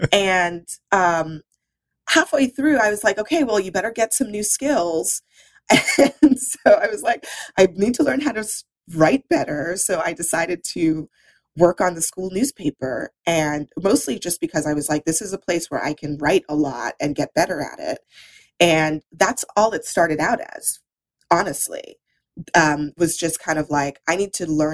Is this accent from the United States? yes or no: no; Trinidad & Tobago; growing up in Trinidad.